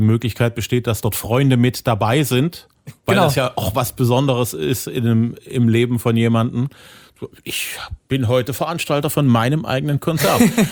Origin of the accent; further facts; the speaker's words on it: Zwickau, Saxony, Germany; Am Wochenende in meiner Heimatstadt.